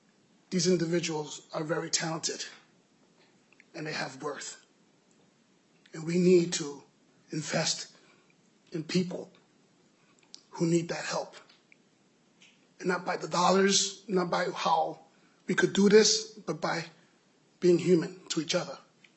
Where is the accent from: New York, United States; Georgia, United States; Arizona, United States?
New York, United States; now in Minnesota, United States; I'm from New York. And everyone said, Minnesota is a nice place.